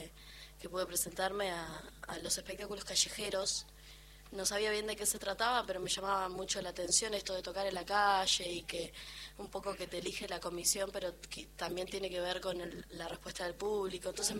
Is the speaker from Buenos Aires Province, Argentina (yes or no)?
yes; La Plata, Buenos Aires Province, Argentina; En La Plata, yo soy de La Plata.